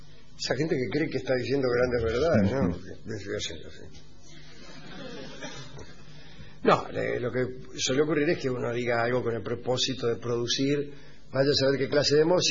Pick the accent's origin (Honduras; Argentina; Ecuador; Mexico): Argentina; Venimos de Santiago del Estero y Tucumán.